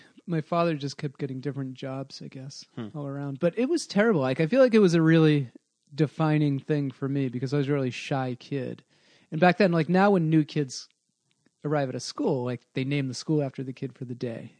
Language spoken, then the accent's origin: English; Massachusetts, United States; also born or lived in Dorchester; I was born in Dorchester, Massachusetts, which I don't think it was ever a nice place. Maybe, but in, and then my family moved around a lot, like mainly, you know, south of Boston, South Shore, that kind of thing.